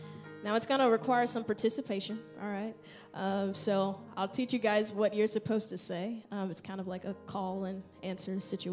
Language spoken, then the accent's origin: English; Memphis, Tennessee, United States; I grew up here in Memphis. My dad is a pastor. So I grew up in church all of the time.